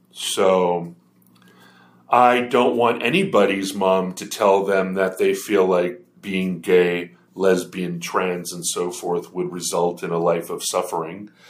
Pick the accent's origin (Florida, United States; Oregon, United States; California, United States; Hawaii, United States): Hawaii, United States; And I grew up in Hawaii, where we used to call people who were second to spirit or just gay or lesbian or whatever.